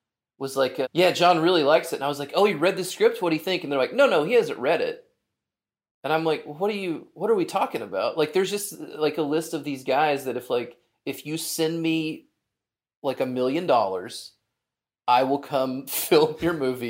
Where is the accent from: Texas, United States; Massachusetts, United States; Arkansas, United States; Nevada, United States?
Arkansas, United States; Hot Springs; So, I mean, I'm from Arkansas. I'm from Hot Springs, right, where the book is mostly set.